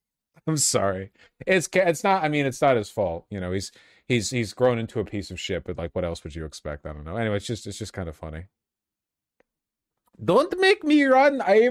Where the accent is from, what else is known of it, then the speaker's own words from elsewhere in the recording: United States; I can't distinguish between a German and Slovenian accent. I'm too American.